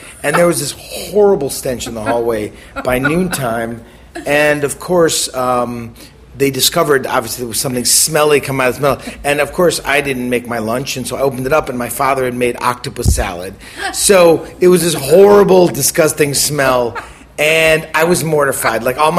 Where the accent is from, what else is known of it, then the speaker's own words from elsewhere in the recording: Milwaukee, Wisconsin, United States; So I grew up in Milwaukee, and I needed money to take girls out on dates